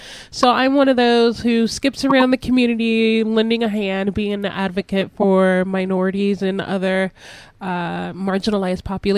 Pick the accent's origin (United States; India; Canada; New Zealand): United States; I am a 34-year-old Afro-Panamanian leather queer person. I am also from the United States. I live in sunny Fort Lauderdale, Florida, where it's sunny.